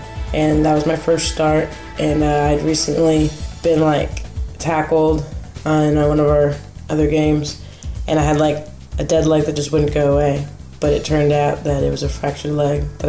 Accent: Houston, Texas, United States; I'm from Houston.

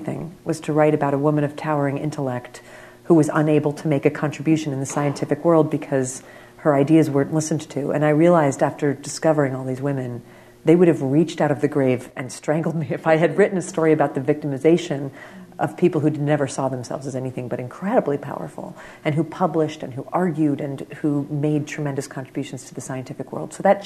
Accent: New Jersey, United States; there's a woman named Mrs. Mary Treat who lived in my home state of New Jersey

